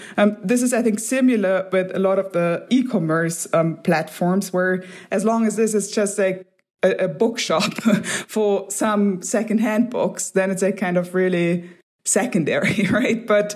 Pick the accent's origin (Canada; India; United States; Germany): Germany; English is a second language; I'm from Germany